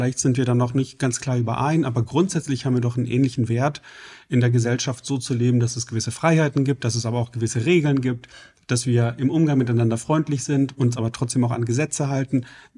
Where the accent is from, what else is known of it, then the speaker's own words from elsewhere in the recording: Lower Saxony, Germany; ja, ich komme aus Niedersachsen und ich wollte jetzt eigentlich mal wissen, was euch umtreibt.